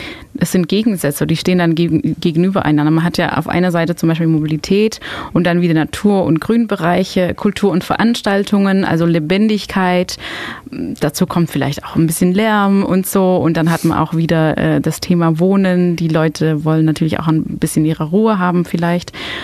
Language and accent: German; Antwerp, Flanders, Belgium; now in Ulm, Germany; Ich bin am Rande von Antwerpen aufgewachsen, das ist eine Stadt mit über 300.000 Einwohnern, einen großen Hafen und so. Und dann komme ich nach Ulm